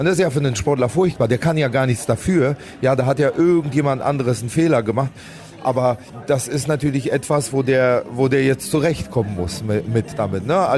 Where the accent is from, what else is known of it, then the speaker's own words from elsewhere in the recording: Berlin, Germany; Ich bin ja in Berlin groß geworden